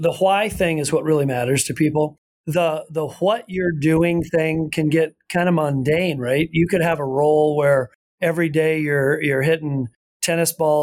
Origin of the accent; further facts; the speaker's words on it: Iowa, United States; I'm from a small town in Iowa. I lived right next door to my hometown club.